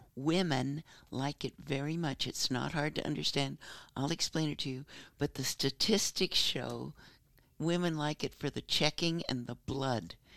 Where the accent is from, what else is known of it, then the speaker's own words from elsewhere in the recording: Palm Springs, California, United States; you'd be abroad and you'd say, I'm from Palm Springs, and everybody knew where you were.